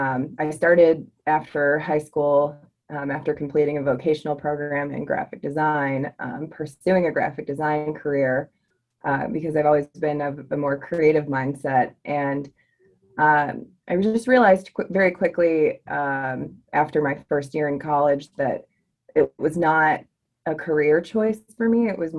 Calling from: Cuyahoga Falls, Ohio, United States; Cuyahoga Falls, Ohio.

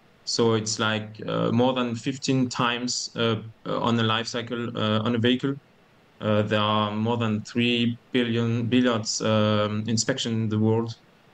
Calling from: Marseille, Provence-Alpes-Côte d'Azur, France; So I'm just calling you from Marseille, France.

